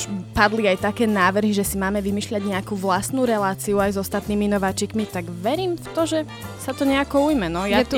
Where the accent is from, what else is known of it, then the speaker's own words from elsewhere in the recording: Humenné, Prešov Region, Slovakia; Humenné, rodáčka.